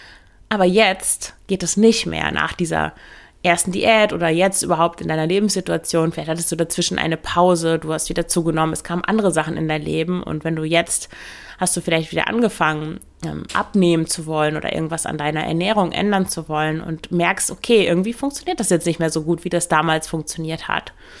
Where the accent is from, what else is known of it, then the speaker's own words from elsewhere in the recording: Northern Germany, Germany; Ich komme ja aus Norddeutschland, bei uns sagen wir, nichts nachzunehmen